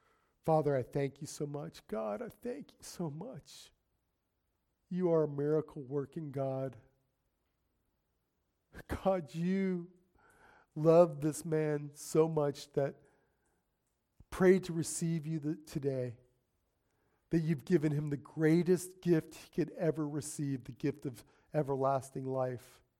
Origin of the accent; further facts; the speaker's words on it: Las Vegas, Nevada, United States; Listen, at that point in my life, growing up in Sin City, my life was a mess.